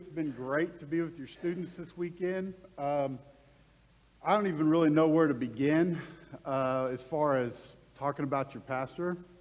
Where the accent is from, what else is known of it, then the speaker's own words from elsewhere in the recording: Weatherford, Oklahoma, United States; I grew up in Weatherford, Oklahoma.